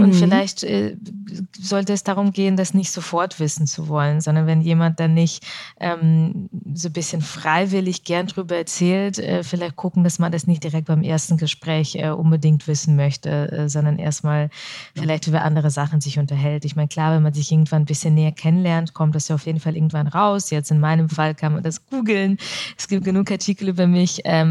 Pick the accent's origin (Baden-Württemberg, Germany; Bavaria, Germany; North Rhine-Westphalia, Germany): Bavaria, Germany; Augsburg; mittlerweile identifiziere ich mich als Deutsche. Und diese Frage, wo kommen Sie her? Und wenn dann die Antwort Augsburg nicht ausreicht